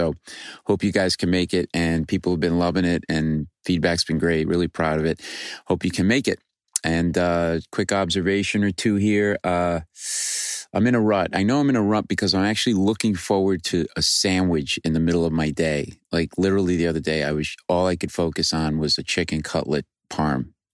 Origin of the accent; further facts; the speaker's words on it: Rhode Island, United States; Rhode Island, my hometown.